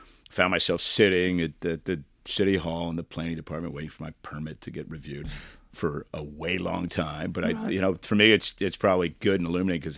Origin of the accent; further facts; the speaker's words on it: East Coast, United States; now in Fullerton, United States; I'm from the East Coast originally. I've lived a bunch of places.